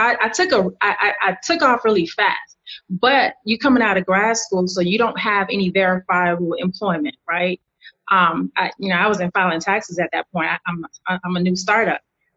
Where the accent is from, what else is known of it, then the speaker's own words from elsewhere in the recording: Miami, Florida, United States; also born or lived in Atlanta, United States; Okay, well, I'm a Miami girl. I'm born and raised in Miami, but I spent some years in Atlanta. I went to grad school in Atlanta.